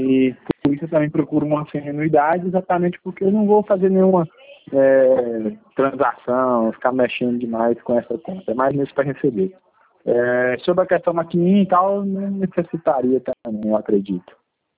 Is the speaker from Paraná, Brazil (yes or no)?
no; Itambacuri, Minas Gerais, Brazil; Eu sou de Itambacuri, Itambacuri, Minas